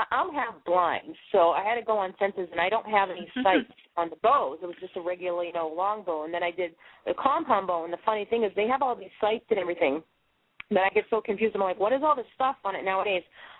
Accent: Boston, Massachusetts, United States; even though I'm from Boston, half my family's from Montana, and I think it's just some of the hunters thing that I have in my blood.

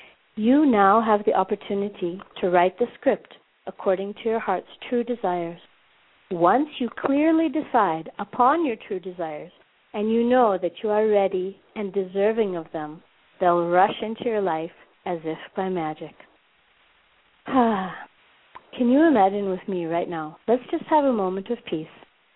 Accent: Minneapolis, Minnesota, United States; now in California, United States; 8 a.m. in my hometown of Minneapolis

